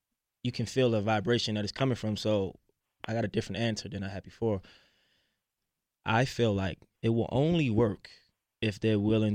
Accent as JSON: {"language": "English", "town": "Baltimore", "region": "Maryland", "country": "United States", "tie": "born or raised there", "said": "You know, growing up, seeing a lot of backlash and negativity, you know, growing up in Baltimore City, I always found a way to find positive in all things"}